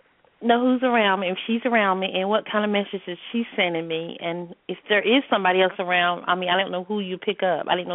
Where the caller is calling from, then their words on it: North Carolina, United States; I'm calling from the Carolinas, and I'm doing good.